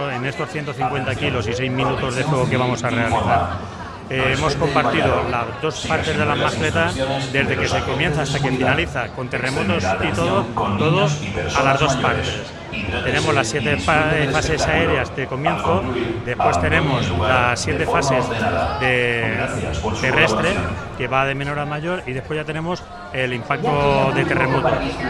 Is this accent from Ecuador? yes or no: no; Valencia, Valencian Community, Spain; now in Alicante, Spain; aunque yo sea de Valencia